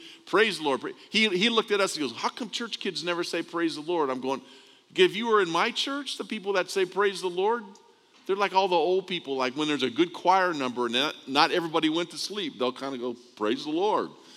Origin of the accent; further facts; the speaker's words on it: California, United States; when my hometown in Southern California was hit with an earthquake, 6.8 earthquake, centered in my hometown.